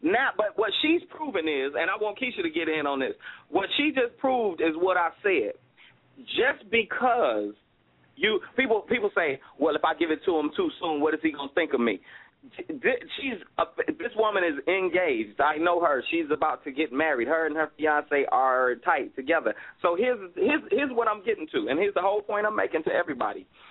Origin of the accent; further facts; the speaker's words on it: Miami, Florida, United States; I'm 305 till I die, boy. I'm from the Miami. That's how we get down.